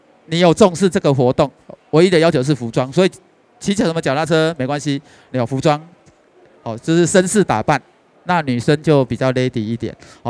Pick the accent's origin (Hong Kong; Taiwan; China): Taiwan; Kaohsiung; 因为我老家在高雄，我本来那天就是打算要回高雄